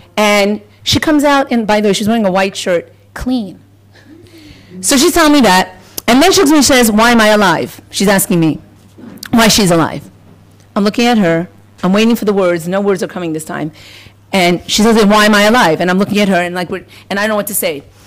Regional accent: New York, United States; So now I'm a New Yorker, formerly.

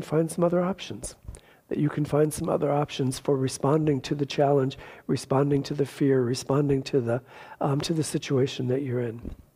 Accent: Detroit, Michigan, United States; as a little gay boy growing up in Detroit in the 50s and 60s

